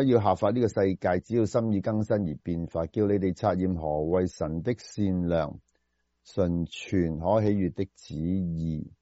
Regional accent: China; 我哋中国人都比较谦虚嘅

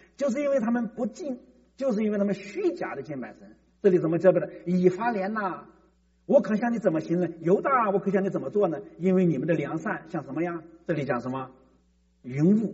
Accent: China; 就我们中国人怎么善变得这么快呢？

